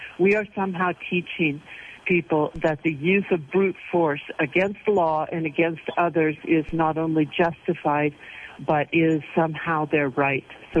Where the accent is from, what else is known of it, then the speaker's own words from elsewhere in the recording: Oregon, United States; in my home state of Oregon at the Malheur National Wildlife Refuge.